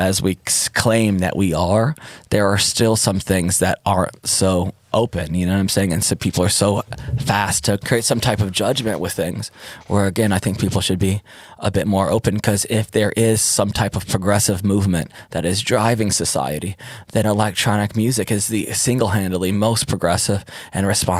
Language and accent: English; Detroit, Michigan, United States; I'm from Detroit